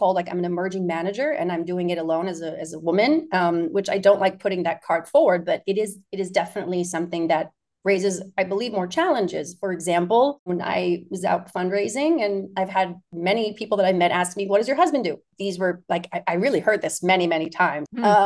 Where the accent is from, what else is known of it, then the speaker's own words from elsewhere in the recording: Palo Alto, California, United States; also born or lived in Houston, Texas; I was born in Houston, Texas, but I grew up actually in Palo Alto.